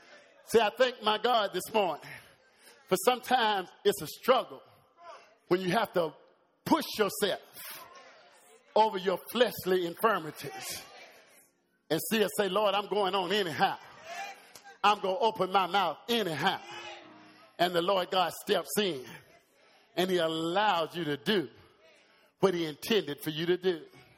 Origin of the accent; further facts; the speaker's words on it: Lexington, North Carolina, United States; a little chap from Lexington, North Carolina, growing up in the Foul Chapel Baptist Church